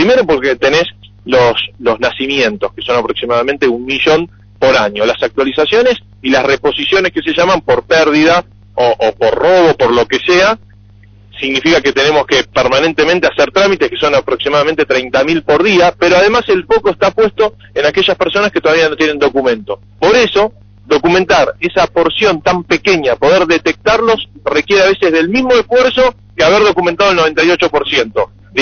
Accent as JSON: {"language": "Spanish", "region": "Buenos Aires Province", "country": "Argentina", "said": "a mí me toca ser fundador del PRO en mi pueblo, allá en provincia de Buenos Aires, en un pueblo de 10.000 habitantes, ¿no?"}